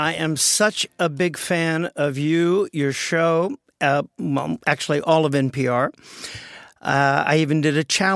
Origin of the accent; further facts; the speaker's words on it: Los Angeles, California, United States; Born and raised in the Valley, L.A.